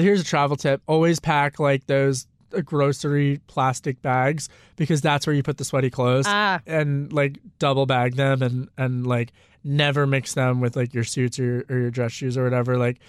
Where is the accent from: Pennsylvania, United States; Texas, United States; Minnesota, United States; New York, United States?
Pennsylvania, United States; I grew up outside of Philly and Delco